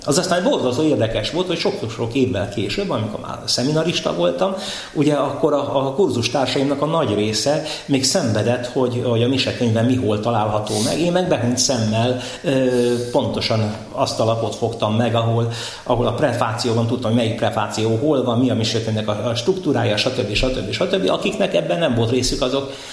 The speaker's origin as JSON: {"language": "Hungarian", "town": "Törökbálint", "region": "Pest", "country": "Hungary", "said": "Török Bálint, onnan én származom"}